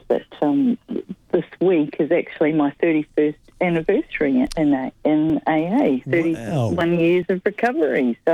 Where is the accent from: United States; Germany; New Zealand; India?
New Zealand; Wellington; now in Melbourne, Australia; I came from Wellington in New Zealand about 25 years ago